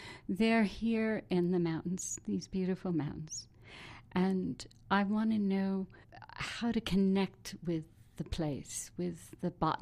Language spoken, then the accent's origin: English; Berkeley, California, United States; I may have had some ideas about sustainability in the back of the mind because I grew up in Berkeley